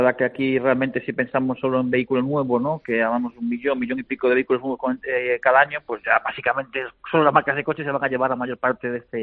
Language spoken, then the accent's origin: Spanish; Spain; como español